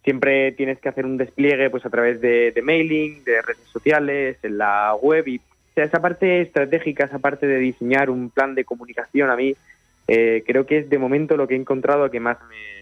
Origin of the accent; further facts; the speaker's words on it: Villanueva de la Serena, Extremadura, Spain; crónicas de fútbol sobre el equipo de mi pueblo, de Villanueva de la Serena, en Extremadura.